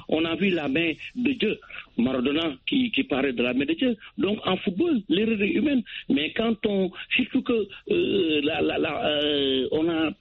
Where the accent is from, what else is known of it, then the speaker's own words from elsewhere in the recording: Senegal; Je suis Sénégalais.